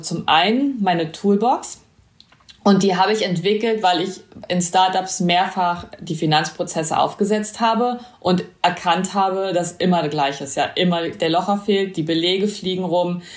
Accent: eastern Germany, Germany; Naja, also ich kenne es so von früher. Ich bin im Osten aufgewachsen

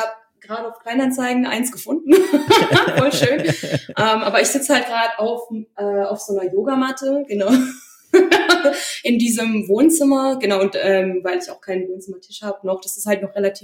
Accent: Baden-Württemberg, Germany; accent: Swabian; eigentlich schwätze ich Schwäbisch. Also ich bin aus

